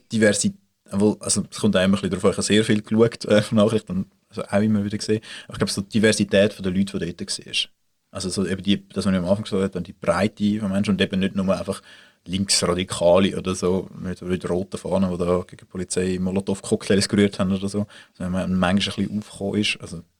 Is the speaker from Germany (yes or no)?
no; Swiss Plateau, Switzerland; das wäre so das Mittelland, dort, wo ich aufgewachsen bin